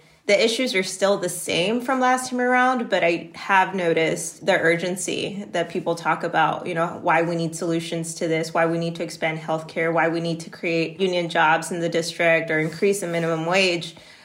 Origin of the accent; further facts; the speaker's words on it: Laredo, Texas, United States; the fact that I was born and raised here in Laredo, Texas, where it seems like everyone has their own immigration story as well.